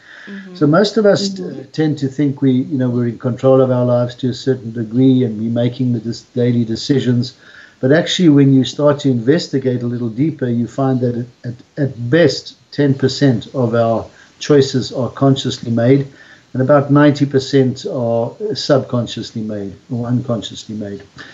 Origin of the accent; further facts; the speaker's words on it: Johannesburg, Gauteng, South Africa; now in Cape Town, South Africa; I'm a 60-year-old man, born and raised in Johannesburg, now living in Fishhook in Cape Town.